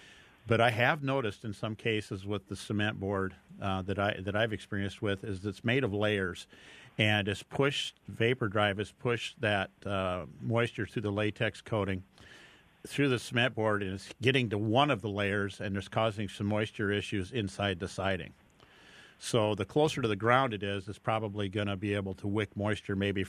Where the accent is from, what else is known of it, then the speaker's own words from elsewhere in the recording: Fort Dodge, Iowa, United States; because I'm from Fort Dodge, went through there too